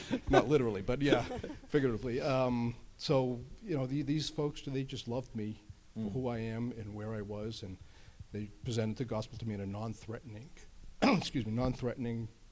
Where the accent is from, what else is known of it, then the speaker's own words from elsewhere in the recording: Massachusetts, United States; now in New Hampshire, United States; We're originally from Massachusetts. That's where we grew up. And then when we got married, we moved to New Hampshire.